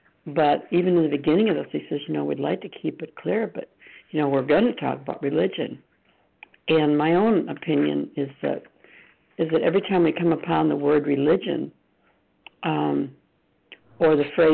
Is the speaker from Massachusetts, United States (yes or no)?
no; Michigan, United States; from Michigan. I like to say I'm from Michigan because I think there's only two or three of us from the whole loop and the whole group from Michigan